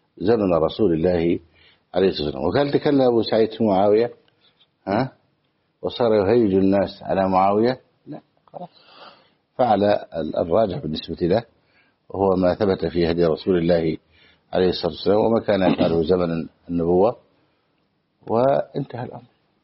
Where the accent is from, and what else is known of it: Egypt